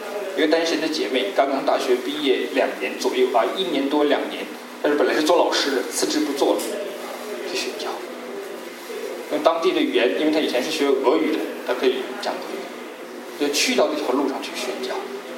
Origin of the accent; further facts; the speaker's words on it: China; 我们中国人是可以把生意做个世界上各个地方，即使有枪林弹雨我们都去做生意。